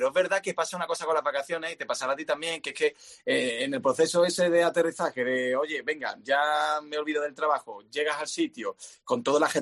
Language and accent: Spanish; Seville, Andalusia, Spain; en Sevilla, que es mi tierra, que además es súper plana.